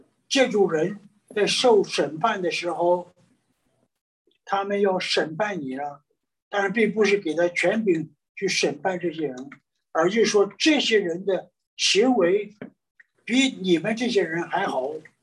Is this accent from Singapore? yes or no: no; China; 我们中国人嘛，十条诫命我守了好多条